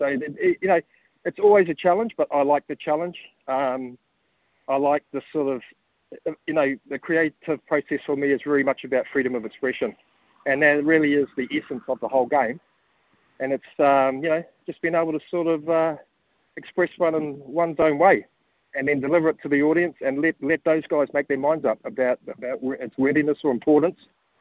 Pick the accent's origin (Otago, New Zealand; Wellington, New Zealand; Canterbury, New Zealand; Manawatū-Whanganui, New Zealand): Wellington, New Zealand; Upper Hutt; born there; I was born in Upper Hutt, so this place is kind of special to me, and I still have a lot of whānau who live in Upper Hutt and in Wellington as well.